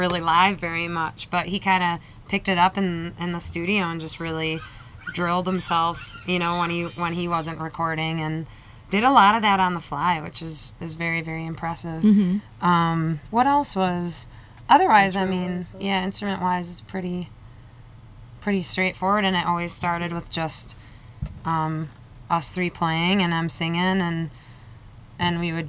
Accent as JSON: {"language": "English", "country": "United States", "accent": "northern", "said": "I feel like my northern accent just came out a little more there."}